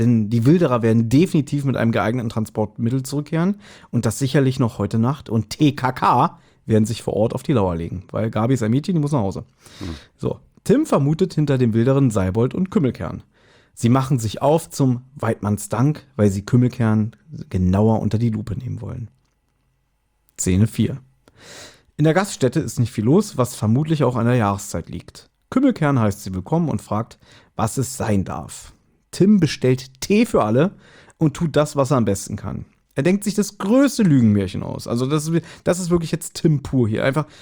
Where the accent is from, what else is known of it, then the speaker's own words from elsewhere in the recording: Berlin, Germany; Ja, das ist so, wie wenn ich jetzt als Berliner probiere zu sechseln.